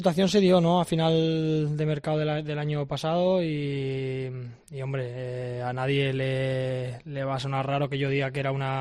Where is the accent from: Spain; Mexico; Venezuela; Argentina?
Spain; Valencia, Valencian Community; yo cuando estaba en Valencia, sobre todo en mi infancia